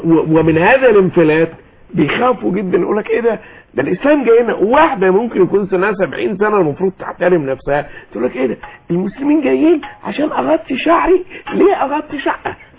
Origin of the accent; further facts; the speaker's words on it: Sharqia Governorate, Egypt; واحنا من الشرقيه فاهمين برضه